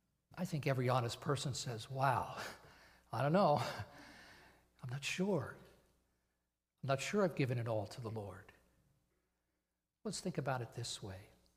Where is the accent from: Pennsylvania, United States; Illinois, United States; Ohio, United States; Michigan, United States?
Pennsylvania, United States; Topton; When I was growing up in Topton, out at the end of town near the bowling alley, there was a kind of a wood lot.